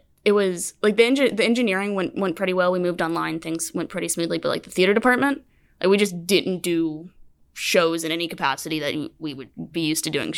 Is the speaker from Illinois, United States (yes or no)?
no; Memphis, Tennessee, United States; I grew up in Memphis, Tennessee.